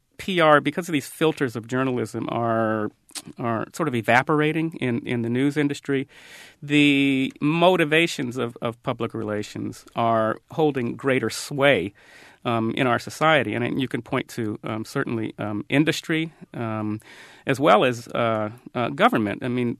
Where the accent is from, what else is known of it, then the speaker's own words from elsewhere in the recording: Seattle, Washington, United States; I'm an African American, and I grew up in Seattle.